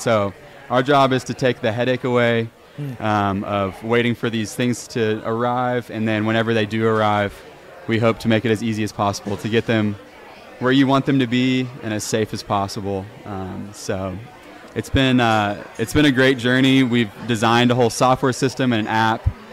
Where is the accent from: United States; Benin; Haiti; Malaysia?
United States; Midland, Texas; I grew up here in Midland, Texas, just a couple blocks away.